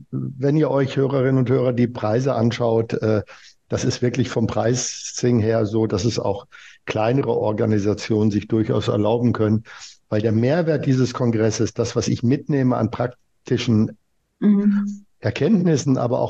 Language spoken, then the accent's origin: German; Germany; kann ich als Deutscher auch nur rumhüpfen?